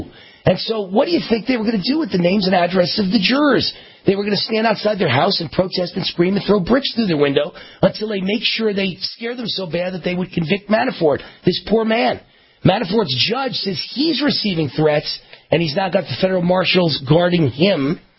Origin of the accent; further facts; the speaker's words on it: New York, United States; moved away; I was born and raised in New York, but I haven't been there in many, many years. I mean, I visit, but I mean, I haven't lived in New York in 30 years.